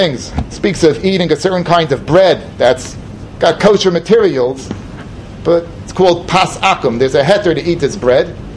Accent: United States; When I was growing up in America, the message that I got for Elul and Rosh Hashanah

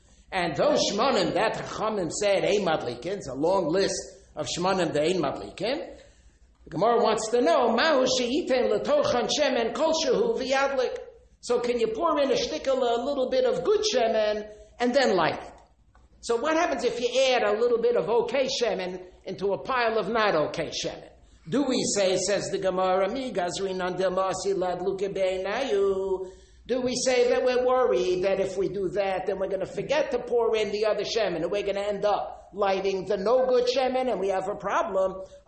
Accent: United States; We're American yeshiva bachrim. It's tough. I was born in America. I grew up in America.

